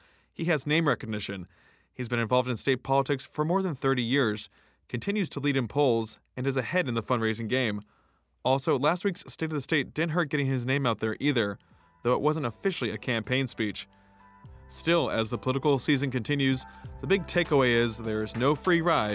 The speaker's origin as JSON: {"language": "English", "region": "Maryland", "country": "United States", "tie": "born or raised there", "said": "the majesty of my home state's flag of Maryland is consistently stunning"}